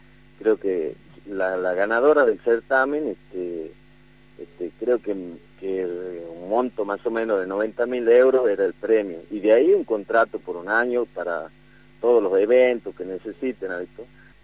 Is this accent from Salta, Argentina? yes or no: yes; Campo Santo, Salta, Argentina; Nosotros somos de Camposanto, no de General Güemes, que era cerca, pertenece al departamento General Güemes, Camposanto.